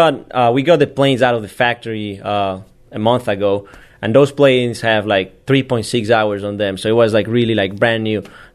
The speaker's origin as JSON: {"language": "English", "country": "Ecuador", "also_born_or_lived": "Germany", "second_language": "English", "moved": "yes", "lives_now": "United States", "said": "Well, actually, originally, I'm from South America, from Ecuador."}